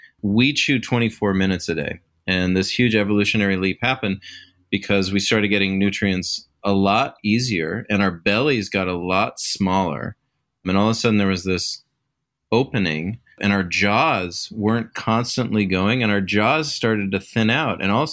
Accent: Pacific Northwest, United States; Yeah, so I'm from the great Pacific Northwest. And when you're from here, it's hard to ever leave because it's really, in many ways, heaven on earth.

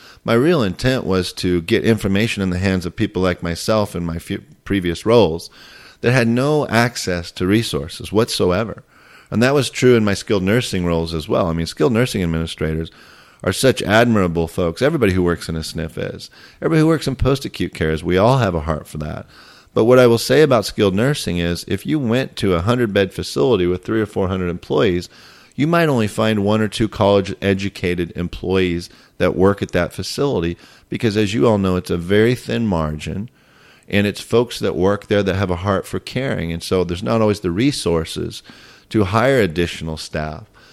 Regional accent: California, United States; with all due respect to my home state, I would say that we are not one of the most advanced states in terms of coordinating care

